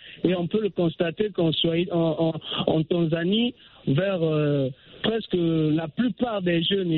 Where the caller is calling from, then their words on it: Republic of the Congo; first language Mbossi; French is a second language; Mais si tu prends, par exemple, ma langue maternelle, je pars m'exprimer là où il y a des Mbossi, je peux finir tout un discours, personne ne peut comprendre.